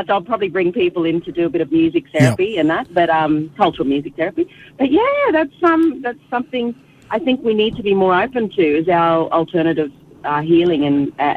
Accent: Cairns, Queensland, Australia; I grew up in Cairns, so I've got connection up there with all, you know, Gimoi and Yidinji, and but that's more, you know, I grew up there. I've got a lot of relations.

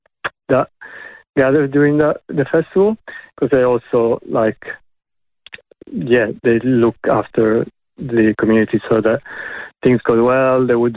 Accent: Melbourne, Victoria, Australia; I'm from Melbourne, so I'm enjoying going to the Sunshine Coast

